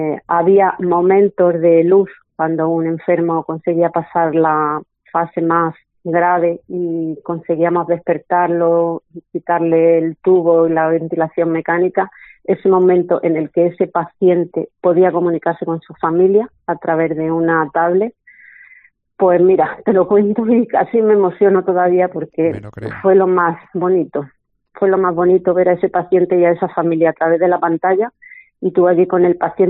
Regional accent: Toledo, Castilla-La Mancha, Spain; now in Granada, Spain; Vivo en Granada, no soy de Granada, soy toledana, fíjate, residente en Granada

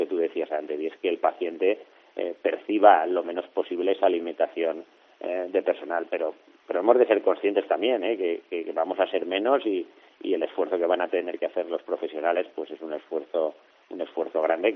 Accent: Castellón, Valencian Community, Spain; Yo soy de aquí, de Castellón

